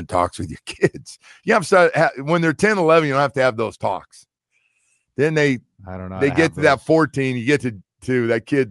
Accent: Florida, United States; I grew up in Dade County.

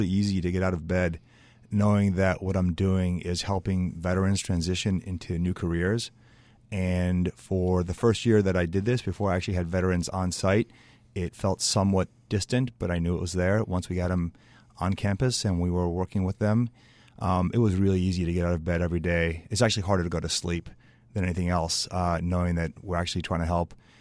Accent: Chicago, Illinois, United States; So I'm from Chicago. The community here, the software development community here is vibrant and growing.

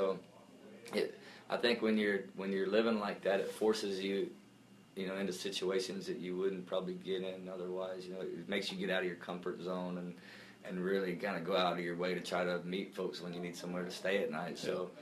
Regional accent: New Mexico, United States; I'm from New Mexico, and my family is a ranching family, and I grew up rodeoing

